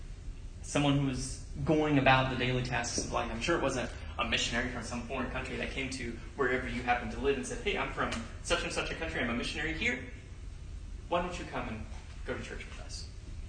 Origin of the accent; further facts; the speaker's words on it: West Virginia, United States; I'm from West Virginia, so I don't know if that's right. Our grasp of the English language is not quite up to par with some.